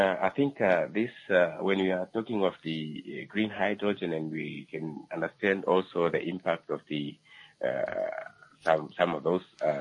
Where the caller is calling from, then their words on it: Windhoek, Khomas, Namibia; I'm calling you from Windhoek.